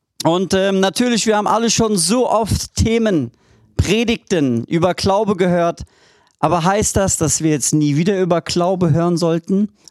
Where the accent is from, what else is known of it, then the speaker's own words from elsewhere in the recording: Turkey; bin Türke, darf heute bei euch sein.